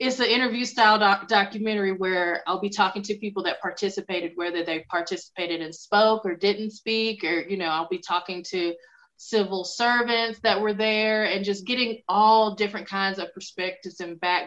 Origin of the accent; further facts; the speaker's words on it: the South, United States; accent: Southern twang; because I'm from the South. And I have worked since I'm now in public speaking. I think you can still hear it from time to time.